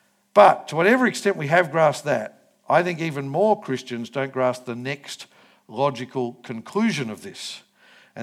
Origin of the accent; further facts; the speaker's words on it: England, United Kingdom; Like I'm as English as they come.